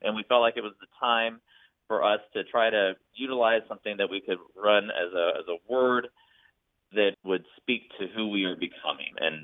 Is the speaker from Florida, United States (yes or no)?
no; Las Vegas, Nevada, United States; I was born in Las Vegas, and so it was kind of inbred in who I was, learning from the industry all around you. And Vegas feels like a weird place to grow up